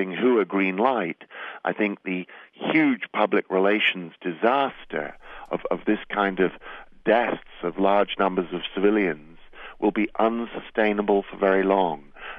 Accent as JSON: {"language": "English", "country": "United Kingdom", "said": "You can tell from my accent that I am from Britain. We grew up under the shadow of the IRA"}